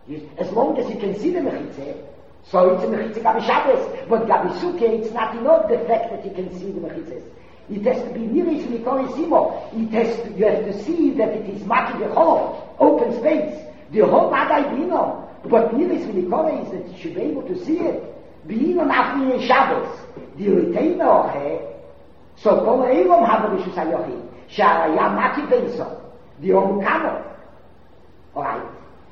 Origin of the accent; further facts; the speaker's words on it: Warsaw, Masovian Voivodeship, Poland; even Warsaw, I mean, I was raised in Warsaw.